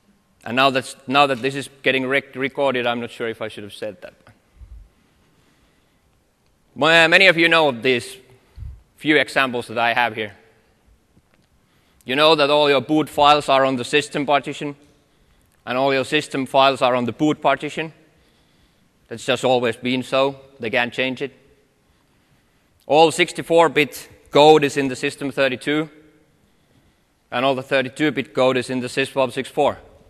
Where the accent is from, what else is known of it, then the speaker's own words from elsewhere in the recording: Finland; first language Finnish; English is a second language; So, as you can perhaps guess, English is not my native language. So just so that you bear with me when I'm trying to make my jokes and translate them from Finnish to English